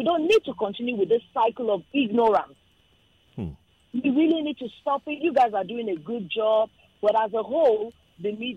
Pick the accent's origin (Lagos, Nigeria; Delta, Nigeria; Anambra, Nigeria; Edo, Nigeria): Lagos, Nigeria; as a child, I could only speak English and Igbo language. I'm from Lagos. I couldn't speak Yoruba. I learned how to speak Yoruba in secondary school because I attended a federal government girls' college in the Southwest.